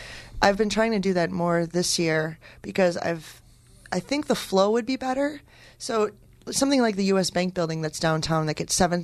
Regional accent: Oak Creek, Wisconsin, United States; I'm from Oak Creek, and the south side, Grand Park was, my grandpa lived three blocks from there

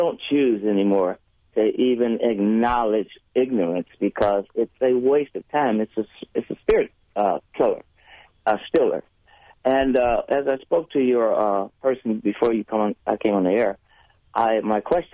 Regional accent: Texas, United States; now in Toma, United States; I'm black. I'm from Texas, but I live in Toma.

